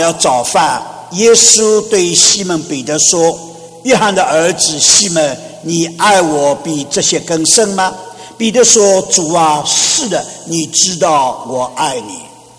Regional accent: Shanghai, China; 因为上海人讲国语不大标准的，所以你听到要继续的听哦。

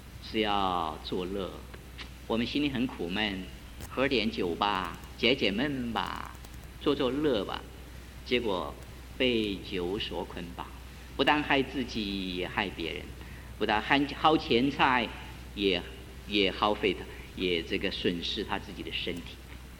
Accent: China; now in United States; 所以我们中国人有一句话说

